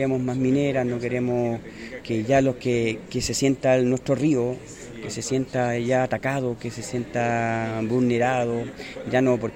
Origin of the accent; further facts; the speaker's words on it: Curacaví, Santiago Metropolitan Region, Chile; Yo me crié, fui criado, nacido en Curacaví, yo me crié con mi río